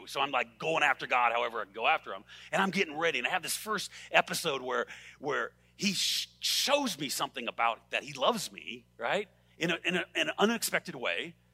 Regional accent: California, United States; And I grew up in California, the LA Orange County area. If you know, it's like constant streets and cement and asphalt, right?

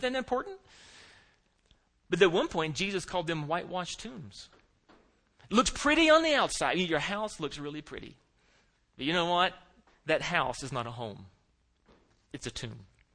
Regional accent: Florida, United States; I'm a Floridian. Okay, I grew up in Florida.

